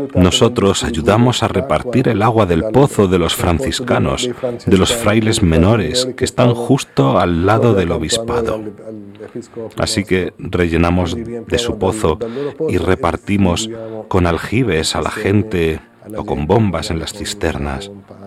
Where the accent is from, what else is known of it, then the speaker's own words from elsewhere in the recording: Aleppo, Aleppo Governorate, Syria; En realidad, yo siempre he estado en Alepo. Nací en Alepo. He sido también párroco de la catedral. Entonces soy hijo de Alepo.